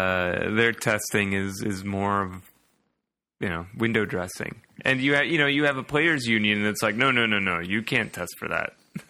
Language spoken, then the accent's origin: English; Lambertville, Michigan, United States; Truthfully, I'm really from Lambertville, Michigan.